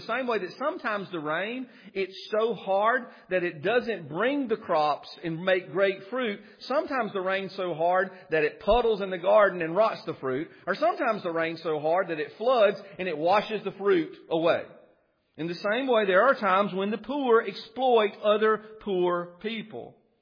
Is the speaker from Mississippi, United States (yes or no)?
no; Whitmire, South Carolina, United States; It reminds me of my hometown of Whitmire. Even though I wasn't saved as a young man in that town of 1,500 people had 42 churches.